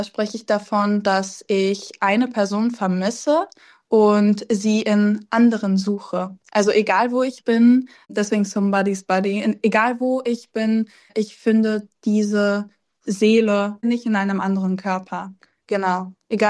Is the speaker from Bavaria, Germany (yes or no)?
no; Berlin, Germany; Also, ich bin aufgewachsen in Kreuzberg, deswegen ja. Das ist so der Hotspot von Berlin, glaube ich. Ich habe da so 15 Jahre lang gewohnt, würde ich sagen. Jetzt wohne ich in Wilmersdorf-Charlottenburg.